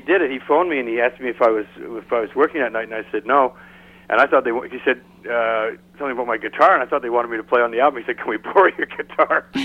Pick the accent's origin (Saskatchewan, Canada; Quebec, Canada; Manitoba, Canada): Quebec, Canada; Montreal; when I was growing up in Montreal, there wasn't a lot of country.